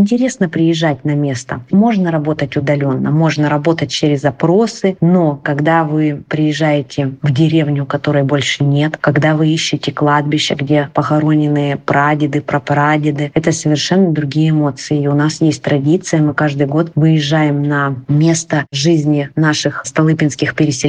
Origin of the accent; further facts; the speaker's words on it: Krasnoyarsk, Krasnoyarsk Krai, Russia; now in Valencia, Spain; У нас в Красноярске живут и бабушки, и дедушки, и прабабушки, поэтому это вот общение с семьей.